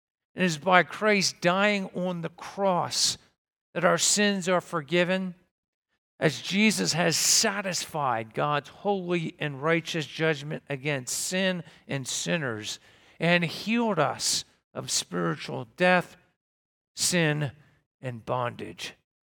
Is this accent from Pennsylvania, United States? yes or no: yes; Pennsylvania, United States; I can remember growing up as a child, I thought to myself, I grew up in Pennsylvania.